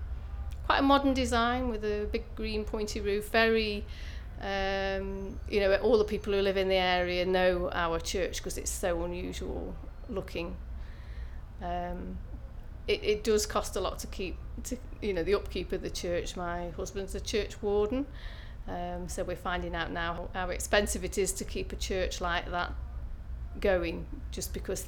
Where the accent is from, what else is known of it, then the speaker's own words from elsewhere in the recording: Newcastle-under-Lyme, West Midlands, United Kingdom; I'm 54 years old and I come from Newcastle-under-Lyme in Staffordshire on the edge of the Potteries.